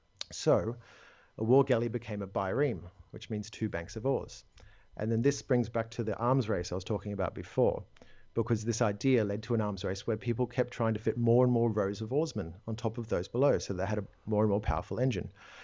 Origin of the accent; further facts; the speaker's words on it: Australia; So growing up in Australia, I did a lot of sailing as a child.